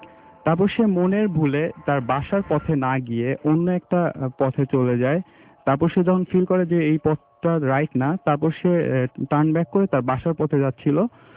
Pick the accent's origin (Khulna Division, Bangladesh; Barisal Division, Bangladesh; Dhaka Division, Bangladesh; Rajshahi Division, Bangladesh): Dhaka Division, Bangladesh; Dhaka; মিরপুর থেকে এসেছি।